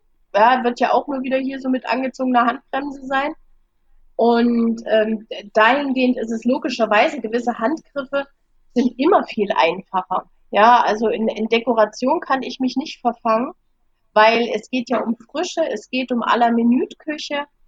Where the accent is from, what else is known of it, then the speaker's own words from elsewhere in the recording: Germany; Weißt du, wenn ich als Deutsche mit Kardamom arbeite, boah, was bin ich da vorsichtig und unsicher und dieses.